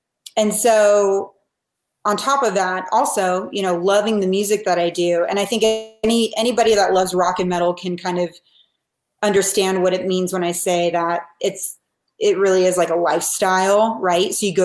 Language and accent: English; Seattle, Washington, United States; also born or lived in Atlanta, United States; I'm not from Atlanta originally. I wasn't raised there. I was raised in Seattle. So being a Pacific Northwesterner